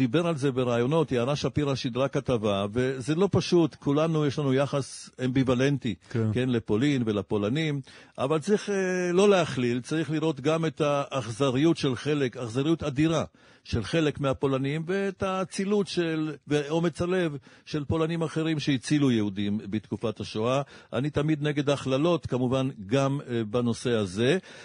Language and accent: Hebrew; Poland; כשהייתי ילד בפולין, וזה מתחבר לנושא שתכף נדבר עליו, היו בלונים כאלה מעל שטחה של פולין הקומוניסטית